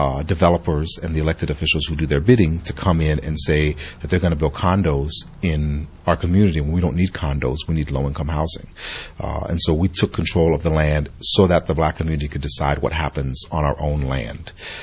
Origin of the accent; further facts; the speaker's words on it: Washington, District of Columbia, United States; moved away as an adult; also born or lived in Port-au-Prince, Haiti; now in Miami, United States; I was born in Port-au-Prince, Haiti, and when I was at a very young age, moved to Washington, D.C., where I was raised, and then moved to Miami when I was a young adult, and I've been living in Miami for about 17, 18 years or so.